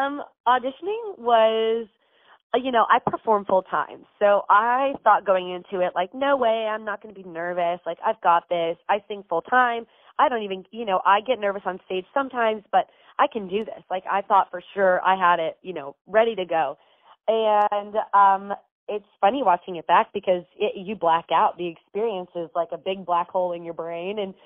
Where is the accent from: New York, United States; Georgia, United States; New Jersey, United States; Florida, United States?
Florida, United States; I growing up in Florida, never wore makeup.